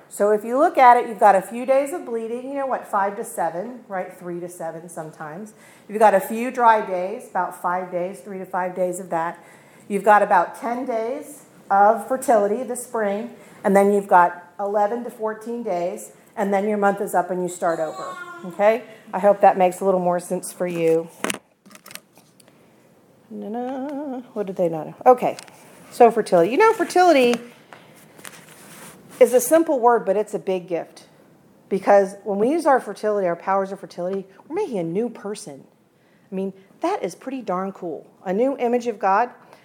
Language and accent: English; South Carolina, United States; So I'm from South Carolina, but I'm assuming in the fall here, your trees lose the leaves, right?